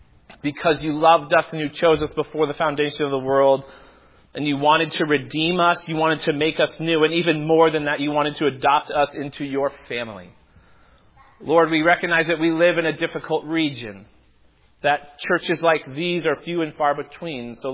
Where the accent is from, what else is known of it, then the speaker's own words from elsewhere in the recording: Epsom, New Hampshire, United States; not just because this meeting house resembles the one that I grew up in Epsom, New Hampshire